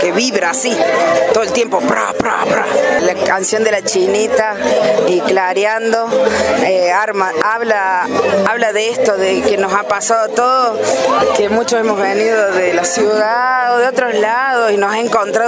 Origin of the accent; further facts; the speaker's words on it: Córdoba, Argentina; Somos del Valle de Punilla.